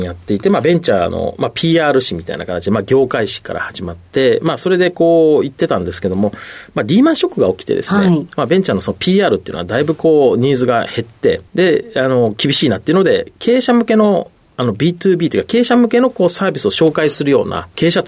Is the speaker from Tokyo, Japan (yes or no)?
no; Nishinomiya, Hyogo, Japan; 兵庫県の西宮市です。